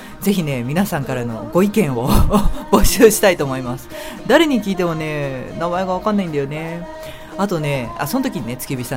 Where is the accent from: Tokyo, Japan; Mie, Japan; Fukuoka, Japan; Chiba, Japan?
Tokyo, Japan; born there; 関東、東京、私東京生まれなんですけど、東京の人はね、六虫やってるんですよ。